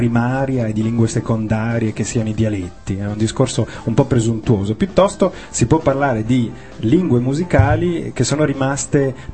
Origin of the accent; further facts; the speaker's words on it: Ferrara, Emilia-Romagna, Italy; io sono un ferrarese un po' ignorante